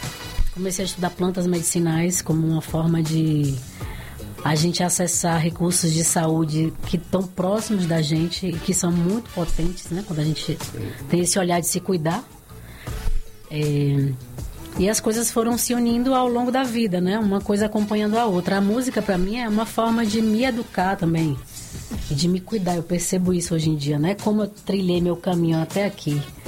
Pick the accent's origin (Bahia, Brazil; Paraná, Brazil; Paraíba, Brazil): Bahia, Brazil; Paripiranga; Por isso que eu falo que eu sou de Paripiranga mesmo, a Malhada Vermelha.